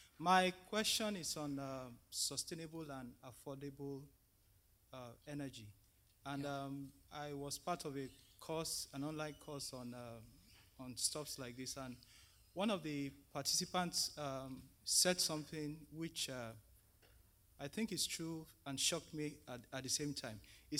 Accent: Nigeria; I'm from Nigeria.

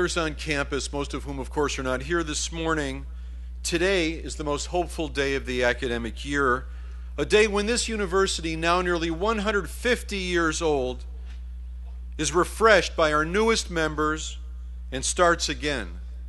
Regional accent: California, United States; and I grew up in California.

